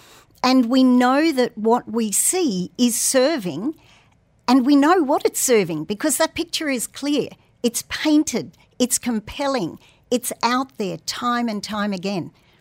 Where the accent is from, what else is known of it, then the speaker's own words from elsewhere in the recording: Sydney, New South Wales, Australia; I hail from Sydney originally